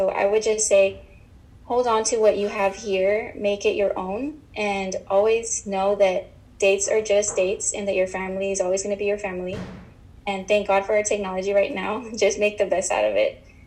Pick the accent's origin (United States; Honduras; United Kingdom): Honduras; Tegucigalpa, Francisco Morazán; I am 22 years old. I am from Tegucigalpa, Honduras